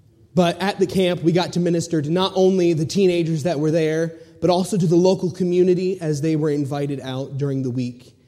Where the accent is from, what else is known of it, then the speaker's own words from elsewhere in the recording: West Virginia, United States; I am from Almost Heaven, West Virginia.